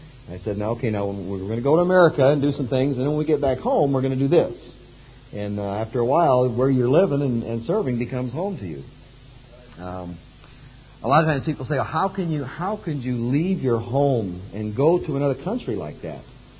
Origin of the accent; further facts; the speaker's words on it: United States; moved away as an adult; now in Russia; About 10 years ago, I was living comfortably as an American. Never thought I was going to leave the United States.